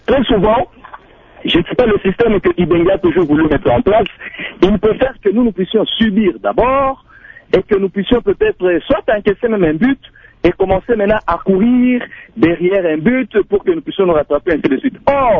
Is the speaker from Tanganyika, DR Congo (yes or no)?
yes; Kalemie, Tanganyika, DR Congo; chez nous à Calémie, personnellement, moi je ne suivais même plus la CAN. Mais pour le moment, je commence à suivre la CAN parce que je sais que je suis là avec mon pays, la RDC.